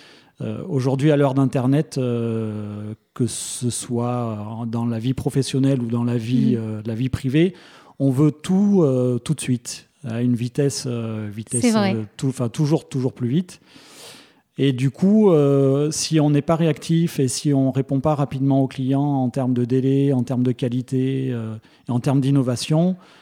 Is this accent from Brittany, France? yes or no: no; Bertignat, Auvergne-Rhône-Alpes, France; On a grandi à Bertignat.